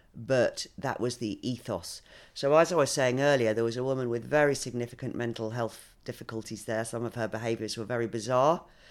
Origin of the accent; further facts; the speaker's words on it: Ireland; I'm from Ireland, as you probably know.